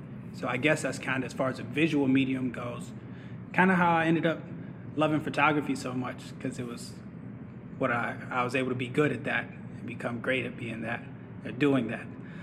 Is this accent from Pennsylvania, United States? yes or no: yes; Pittsburgh, Pennsylvania, United States; moved away as an adult; now in Atlanta, United States; So I was born and grew up in Pittsburgh, Pennsylvania. I'm the oldest of two boys. I have a younger brother. We're 5 years apart. I moved down here to Atlanta in 2015 to attend Morehouse College